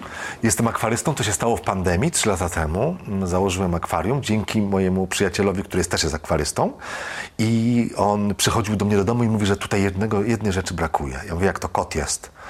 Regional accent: Złotoryja, Lower Silesian Voivodeship, Poland; bo jestem z małego miasteczka, ze Złotoryi i zawsze marzyłem, żeby mieszkać w dużym mieście.

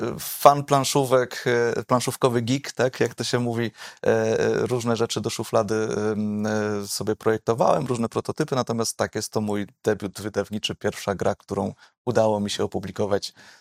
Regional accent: Wrocław, Lower Silesian Voivodeship, Poland; jako rodowity wrocławianin temat opozycji antykomunistycznej lat 80. jest mi bardzo bliski.

